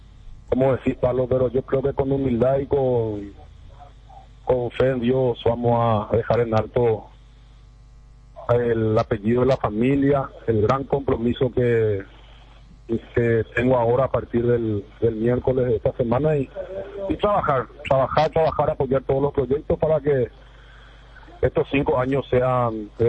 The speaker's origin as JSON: {"language": "Spanish", "town": "Itacaraí", "country": "Paraguay", "tie": "born or raised there", "said": "Fui concejal 2 periodos consecutivos acá en mi pueblo de Itacaraí."}